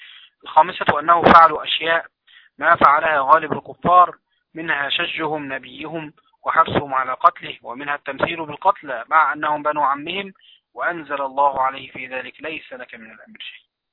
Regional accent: Mansoura, Dakahlia, Egypt; يعني لو واحد وقت طلع في مكان مثلا زي عندنا في المنصورة كده

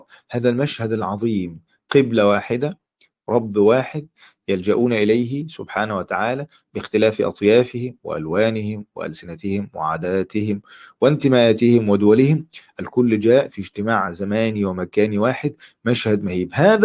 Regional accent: Egypt; طبيعي أنا مصري، طبيعي أن في أشياء بتذكرني بانتماء بلدي، عيلتي، لهجتي

